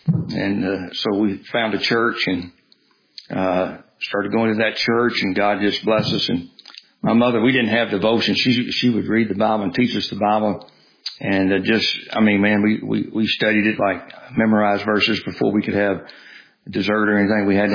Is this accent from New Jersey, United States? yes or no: no; Memphis, Tennessee, United States; moved away as an adult; I grew up in Memphis, Tennessee.